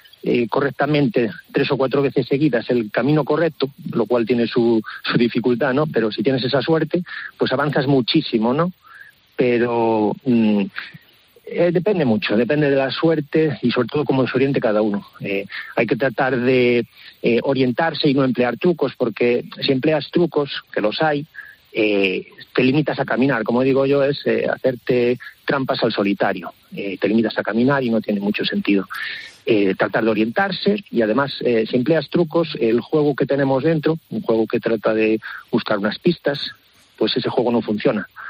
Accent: Viveiro, Galicia, Spain; now in A Coruña, Spain; yo soy de Viveiro, aunque actualmente resido en La Coruña ya desde hace años

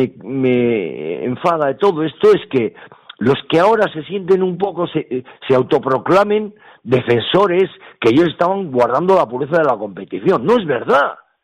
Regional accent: Aranda de Duero, Castile and León, Spain; se quería llevar un partido a Los Ángeles y otro a Miami y otro a mi pueblo de Aranda de Duero.

